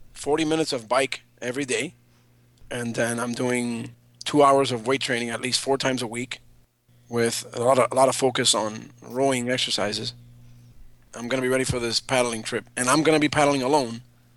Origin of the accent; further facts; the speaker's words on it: Cuba; now in Miami, United States; I live in Miami, Florida. I am originally from Cuba.